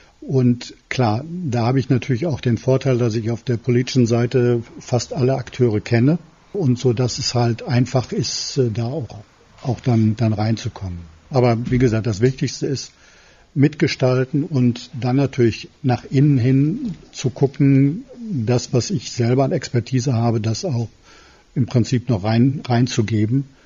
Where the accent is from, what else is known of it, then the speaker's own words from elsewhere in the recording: North Rhine-Westphalia, Germany; ich bin im Kreis Olpe groß geworden, habe dann mal 4 Jahre in Paderborn im Generalvikariat gearbeitet